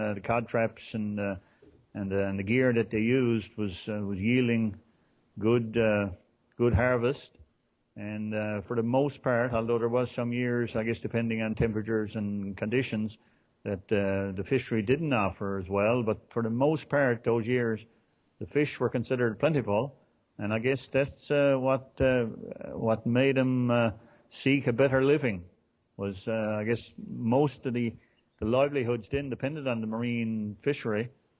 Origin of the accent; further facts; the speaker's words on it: Tilting, Newfoundland and Labrador, Canada; I grew up here in Tilting.